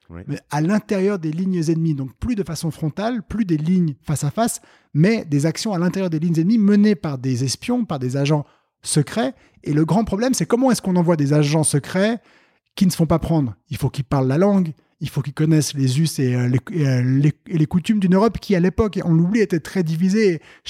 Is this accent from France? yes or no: no; Geneva, Switzerland; born there; Je suis né à Genève, mais d'une mère qui est née française.